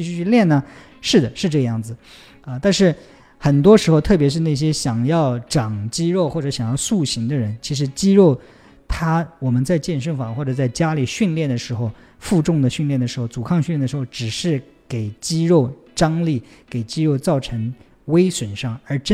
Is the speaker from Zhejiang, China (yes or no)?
no; Taixing, Jiangsu, China; now in Shanghai, China; 我回了一趟老家我的老家在江苏泰兴，那我工作的地方在上海。